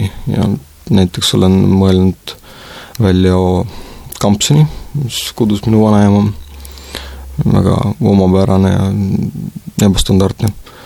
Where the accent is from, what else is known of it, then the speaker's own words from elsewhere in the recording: Kuressaare, Saare County, Estonia; also born or lived in Tallinn; minu ema on rahvuselt valgevenelane ja isa on mul ukrainlane. Ja kui ma olin 6-aastane, siis ma emaga kolisin Kuressaarde ja siin hakkasin koolis käima.